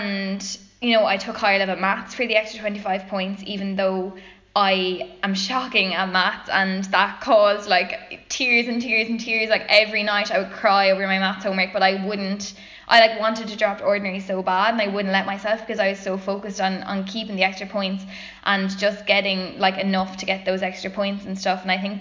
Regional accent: Tipperary, Munster, Ireland; I'm from Tipperary

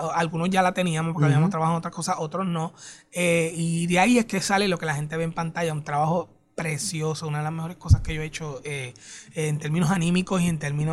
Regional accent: Puerto Rico

